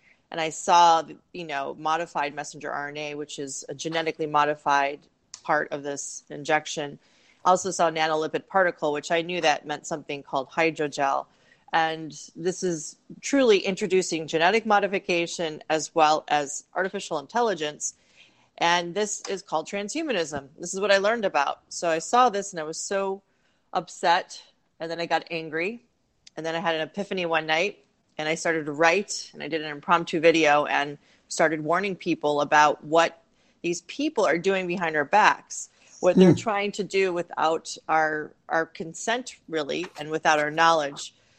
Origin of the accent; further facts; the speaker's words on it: Michigan, United States; now in Georgia, United States; So I still live in Georgia, but I'm from Michigan.